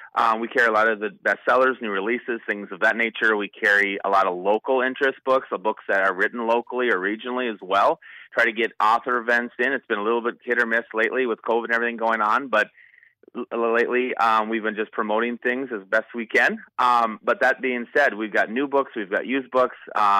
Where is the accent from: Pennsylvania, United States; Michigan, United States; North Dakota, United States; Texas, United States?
North Dakota, United States; Grand Forks; also born or lived in Bismarck, United States; now in West Fargo, United States; I'm from the Grand Forks, Grafton area myself, but I went to school down at Concordia, and my wife and I went out to Bismarck for a few years